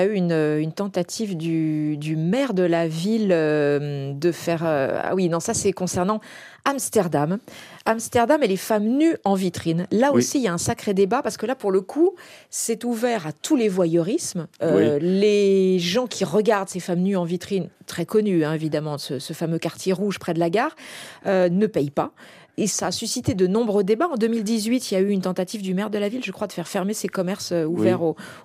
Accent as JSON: {"language": "French", "country": "France"}